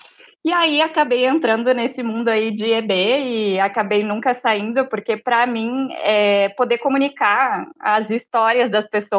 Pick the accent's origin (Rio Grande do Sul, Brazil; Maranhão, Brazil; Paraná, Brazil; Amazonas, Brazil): Rio Grande do Sul, Brazil; now in São Paulo, Brazil; eu sou gaúcha, né? Vocês já devem ter escutado pelo meu sotaque. Atualmente, eu moro em São Paulo